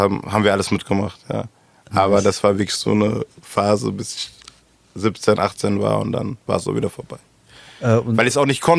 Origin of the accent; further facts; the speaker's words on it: Frankfurt, Hesse, Germany; born there; Ich bin geboren in Ginnheim, im Markus-Krankenhaus.